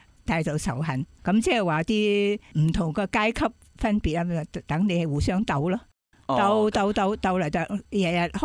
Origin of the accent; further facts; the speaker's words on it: Hong Kong; moved away as an adult; now in China; 在香港读小学，小学中学啦。